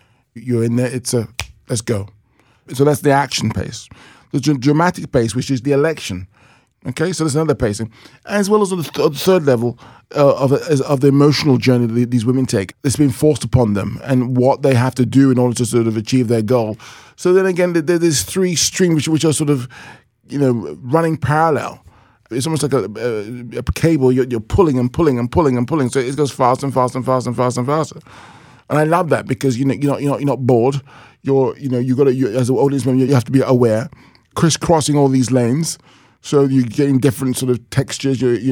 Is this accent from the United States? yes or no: no; London, United Kingdom; as a 13-year-old black child growing up in London